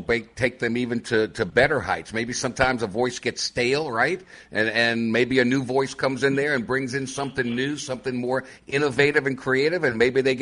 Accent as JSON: {"language": "English", "town": "New Orleans", "region": "Louisiana", "country": "United States", "tie": "born or raised there", "said": "Never a dull moment back in my hometown of NOLA, Nolens, Louisiana."}